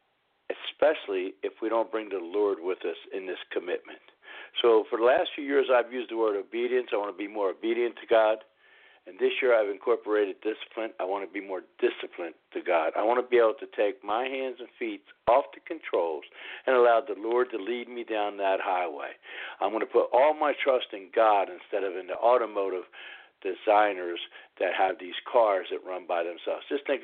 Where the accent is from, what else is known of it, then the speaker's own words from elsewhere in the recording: Philadelphia, Pennsylvania, United States; Well, I'm from a little town over there called Philadelphia.